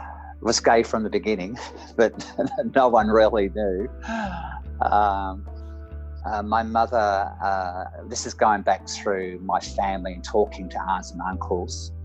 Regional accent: Melbourne, Victoria, Australia; also born or lived in Romford, England; I was born in Romford, Essex, just outside London in the UK, in 1956, and with my family we emigrated to Melbourne in May 1960, and so I've been here ever since. So it's virtually 60 years in Australia and 3 years in England.

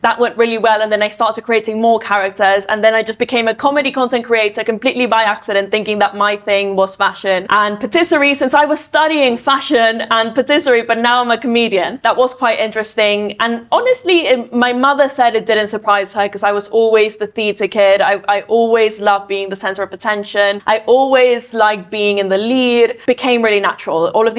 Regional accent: Ecuador; since I'm Latina, I'm from Ecuador.

